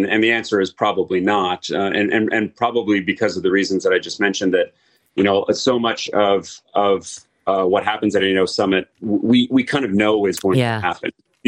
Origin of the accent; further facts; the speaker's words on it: United States; as an American correspondent